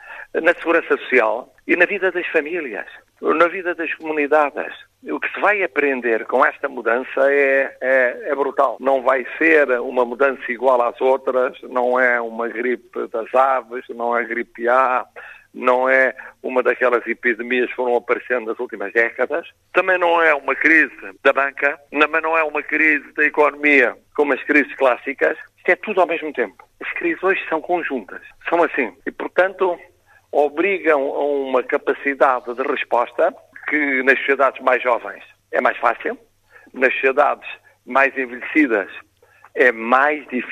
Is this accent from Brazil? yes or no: no; Portugal; Nós temos esperança porque somos portugueses.